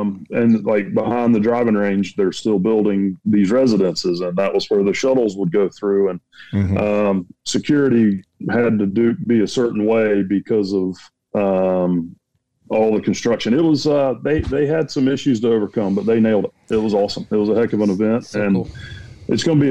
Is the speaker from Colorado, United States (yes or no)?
no; South Carolina, United States; I'm from South Carolina.